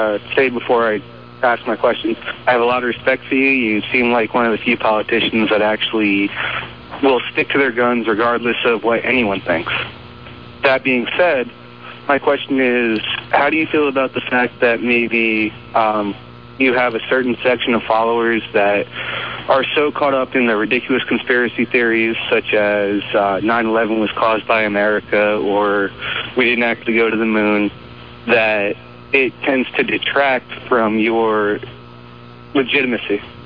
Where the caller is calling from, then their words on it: Norwich, Connecticut, United States; I'm calling from Norwich, Connecticut.